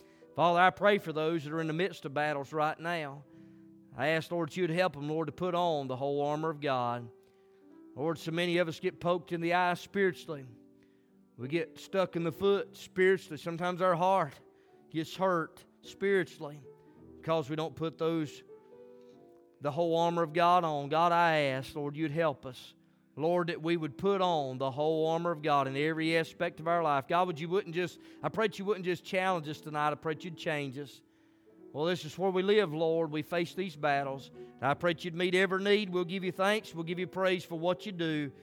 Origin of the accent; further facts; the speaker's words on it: the South, United States; born there; I'm glad I was born in the South.